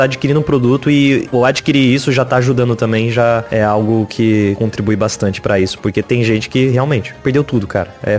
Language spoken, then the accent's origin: Portuguese; Rio Grande do Sul, Brazil; É que eu sou gaúcho não praticante.